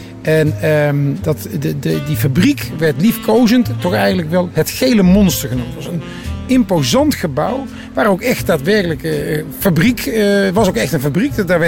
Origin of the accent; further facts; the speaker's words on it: 's-Hertogenbosch, North Brabant, Netherlands; born there; Ja, Den Bosch, mijn geboortegrond